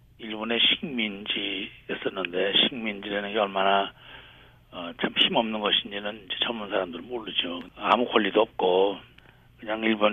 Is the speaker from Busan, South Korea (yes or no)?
no; Seoul, South Korea; born there; 낳기는 서울에서 났지만은